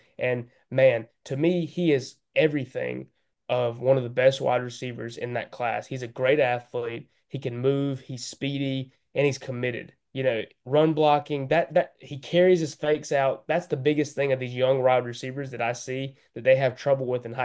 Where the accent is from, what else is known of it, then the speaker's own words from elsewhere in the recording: Michigan, United States; And I just told them I was … from Michigan. That's who I was.